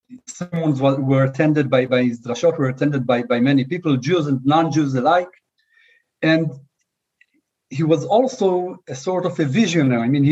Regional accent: Jerusalem, Jerusalem District, Israel; Okay, I was born and raised in Jerusalem.

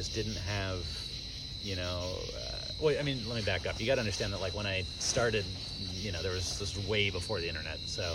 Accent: Fairfield, Connecticut, United States; also born or lived in Branford; I grew up here in Connecticut, mostly in Fairfield and Branford.

